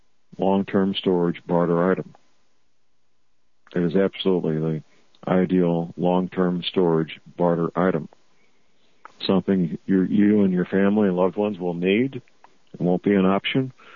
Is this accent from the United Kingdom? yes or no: no; St. Louis, Missouri, United States; We still, in my hometown of St. Louis, out in what we call St. Charles County, there's still a road out there named Boone's Lick Road